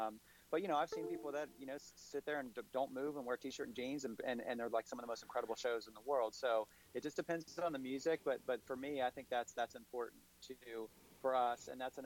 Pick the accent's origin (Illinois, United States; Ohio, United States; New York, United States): Ohio, United States; Cincinnati; The next day, we're in my hometown. June 6th in Cincinnati at a place called Top Cats